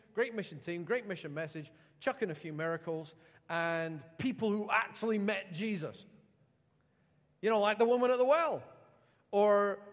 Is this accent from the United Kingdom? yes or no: yes; Edinburgh, Scotland, United Kingdom; So, when I was a kid … in the Edinburgh phone book, and I felt underrepresented.